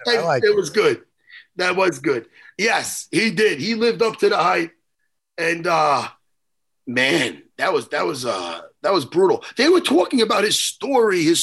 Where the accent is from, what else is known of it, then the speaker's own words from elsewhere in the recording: New York, United States; I'm from New York. Try the deep dish pizza.